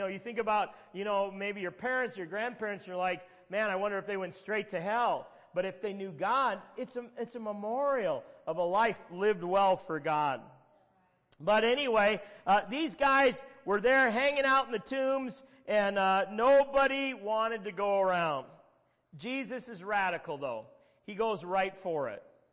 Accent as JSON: {"language": "English", "region": "Wisconsin", "country": "United States", "lives_now": "Florida, United States", "said": "I'm from Wisconsin. I'm in Florida. No one knows details about my mother."}